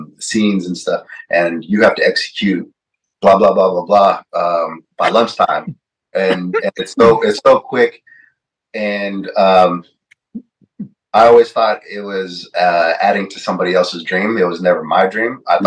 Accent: Santa Monica, California, United States; I grew up in Santa Monica, like West Side, towards the beach area.

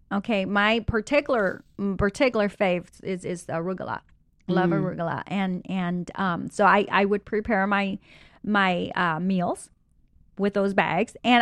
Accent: United States; And I grew up here in America, and I was trying to live the Western style

